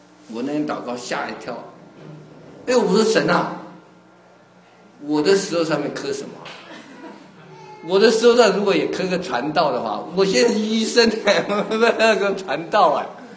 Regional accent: China; 我们中国人不讲尧舜禹汤文武周公孔子

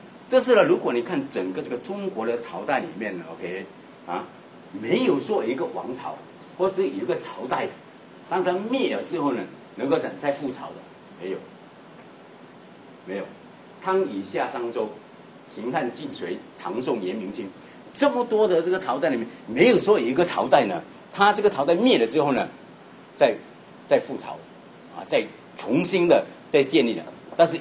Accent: Malaysia; 所以我们从马来西亚来的啊，一般上我们英文没有太大的问题

